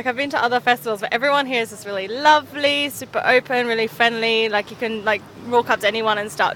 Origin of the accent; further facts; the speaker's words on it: Australia; Australia.